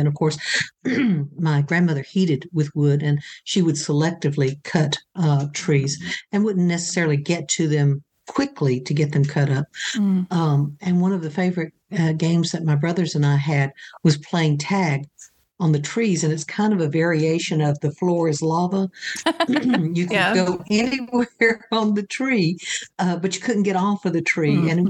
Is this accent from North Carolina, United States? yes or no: yes; North Carolina, United States; When I grew up in Catawba County, which is foothills of the mountains on our side, so we had great, huge, giant white pine trees